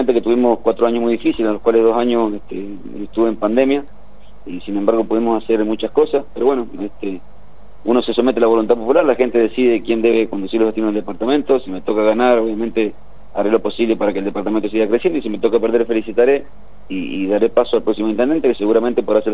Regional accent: La Paz, Mendoza, Argentina; que los paseños somos mendocinos igual que ellos

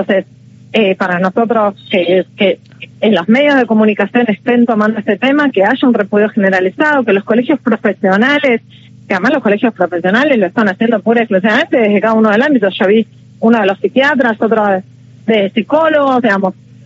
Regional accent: Argentina; Si nosotros como argentinos y argentinas, como personas

